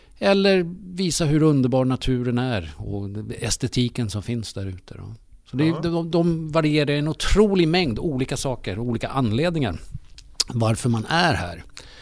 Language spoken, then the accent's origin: Swedish; Sydney, New South Wales, Australia; jag är ju uppväxt i Sydney.